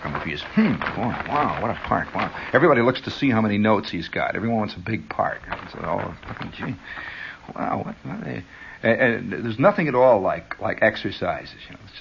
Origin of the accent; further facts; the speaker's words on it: United States; I have to say American life because I am an American, so I don't know about life in France that well